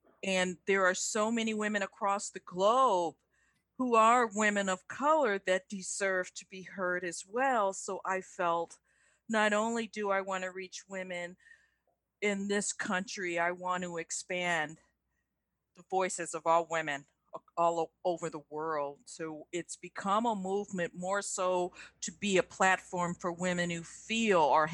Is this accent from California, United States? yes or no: yes; Riverside, California, United States; Come to think of it, in my hometown of Riverside, California, one of my classmates was, she had a seizure.